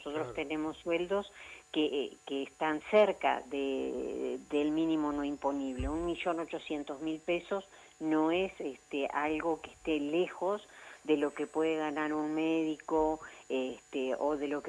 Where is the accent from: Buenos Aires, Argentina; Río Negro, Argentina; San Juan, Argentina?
Río Negro, Argentina; Choele Choel; Yo soy de Chuel.